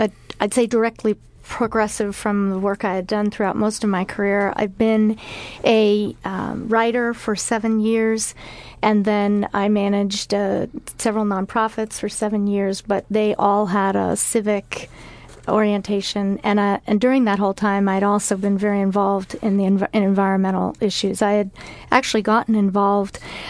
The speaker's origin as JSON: {"language": "English", "town": "New York City", "region": "New York", "country": "United States", "said": "I'm from New York City, and I lost classmates and family members in the towers"}